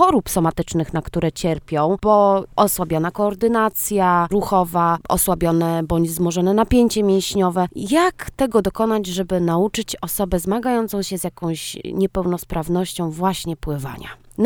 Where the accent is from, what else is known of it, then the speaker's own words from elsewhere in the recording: Olsztyn, Warmian-Masurian Voivodeship, Poland; born there; urodziłam się na Warmii, w przepięknym Olsztynie.